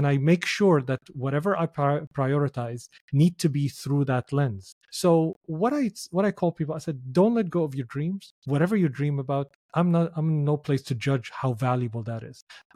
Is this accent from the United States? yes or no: no; Damascus, Damascus Governorate, Syria; I was lucky because I grew up in Syria. So growing up in Syria, Damascus, Syria, the oldest capital in the world